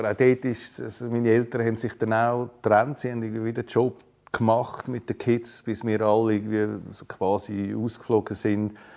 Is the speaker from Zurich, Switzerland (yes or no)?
yes; Oerlikon, Zurich, Switzerland; Ja, ich bin in Oerlikon aufgewachsen